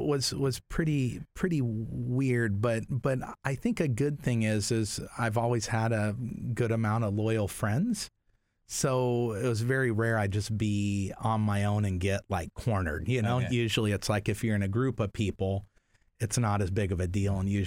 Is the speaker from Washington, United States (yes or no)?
no; Canoga Park, California, United States; I remember even growing up in Canoga Park, you know, we used to have a ton of gangs here